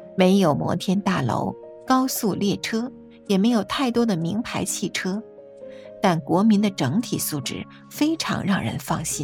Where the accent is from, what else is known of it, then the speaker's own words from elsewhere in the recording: China; 我们中国人常常自夸泱泱大国